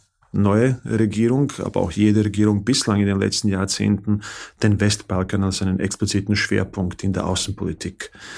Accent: Bosnia & Herzegovina; now in Austria; ich stamme aus Bosnien und Herzegowina, bin während des Krieges in den 90er Jahren aus Bosnien nach Österreich geflüchtet, war zeitlang auch in Treskirchen

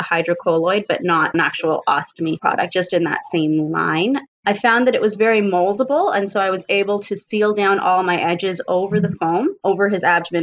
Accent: Canada; especially being a Canadian, my first time at WOCN in the States

